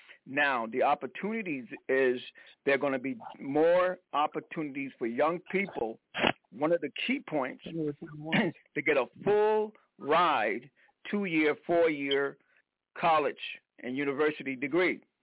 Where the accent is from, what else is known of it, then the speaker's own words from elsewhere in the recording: South Carolina, United States; Now, I'm from South Carolina. Everybody know I'm a sharecropper, son from South Carolina.